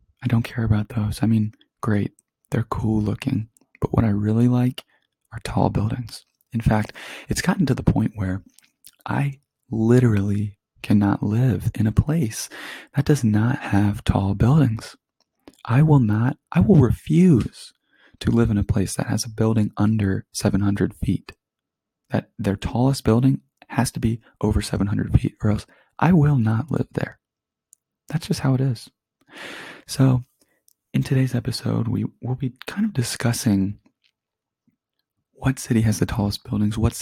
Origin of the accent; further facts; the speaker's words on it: Columbus, Ohio, United States; I'm from Columbus, Ohio, for those of you fans who do not know.